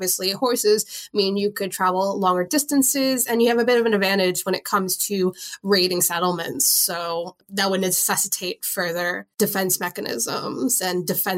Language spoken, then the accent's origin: English; New York, United States; but again, as a New Yorker, I have to shout this out.